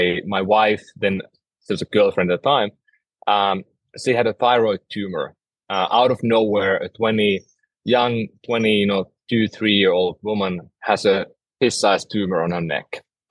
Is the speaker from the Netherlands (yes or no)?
no; Finland; first language Finnish; English is a second language; moved away as an adult; now in California, United States; I'm from Finland. Moved to California about 16 years ago. And if I speak funny or you don't understand me, blame my Finnish roots and my old language I have.